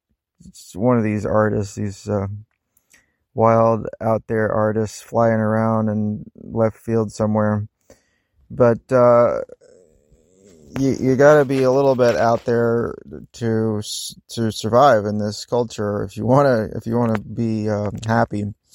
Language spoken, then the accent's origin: English; Virginia, United States; Yeah, so growing up in Virginia, I was blessed with parents that did believe in the New Age community.